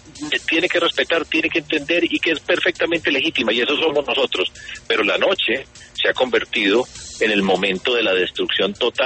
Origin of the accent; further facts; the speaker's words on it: Medellín, Antioquia, Colombia; Nosotros venimos de Medellín, ¿sí?